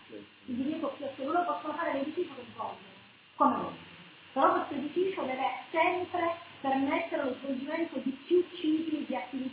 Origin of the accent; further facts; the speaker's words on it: Sicily, Italy; che noi come siciliani dobbiamo vedere